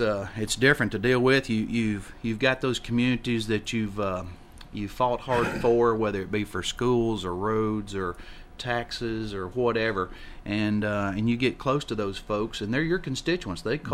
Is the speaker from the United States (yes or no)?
yes; Tennessee, United States; my hometown, my mom still lives there, and a lot of my kin folks and stuff in Lincoln County